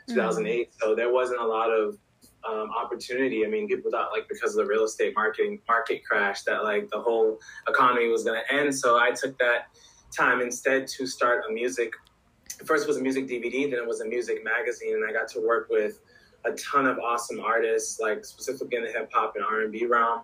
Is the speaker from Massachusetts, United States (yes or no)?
yes; Boston, Massachusetts, United States; I grew up in Boston, Mass. Been here.